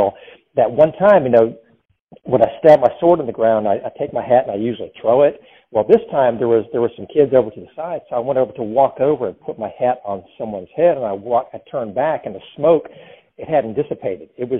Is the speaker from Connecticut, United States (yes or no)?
no; Raleigh, North Carolina, United States; because, I live in Raleigh. I grew up in Raleigh.